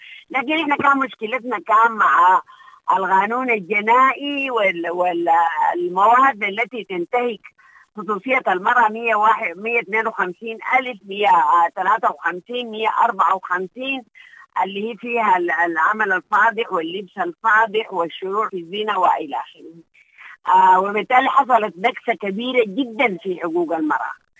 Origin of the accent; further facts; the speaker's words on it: Sudan; نحن كنساء سودانيات بنقف ضد الانقلاب بشدة